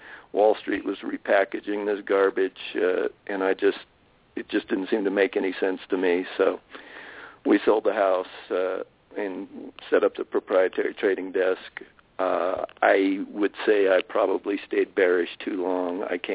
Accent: Los Alamos, New Mexico, United States; Well, I grew up in Los Alamos, New Mexico. Interesting place to grow up, obviously, home of the atomic bomb and whatnot.

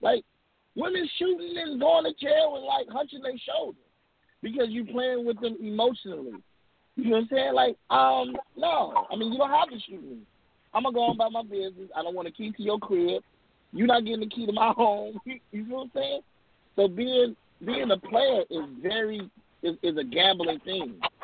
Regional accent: Gary, Indiana, United States; I look at it like … from Gary, Indiana.

